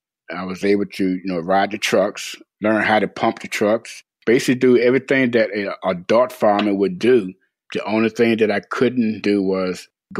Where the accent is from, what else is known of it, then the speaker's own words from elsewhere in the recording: Virginia, United States; I was born and raised in Hanover County, Virginia